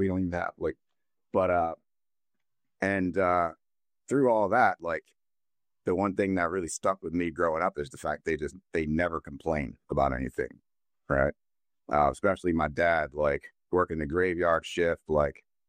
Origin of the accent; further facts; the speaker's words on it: Philadelphia, Pennsylvania, United States; So I'm born and raised in Philadelphia. I'm on the East Coast, same as you, but a little north of you. I grew up in Philadelphia. Growing up in the hood, as you might call it, right?